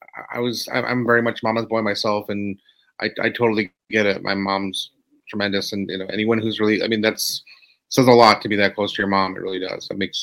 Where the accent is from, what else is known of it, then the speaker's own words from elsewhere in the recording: Massachusetts, United States; You're not as exalted as I am being from Massachusetts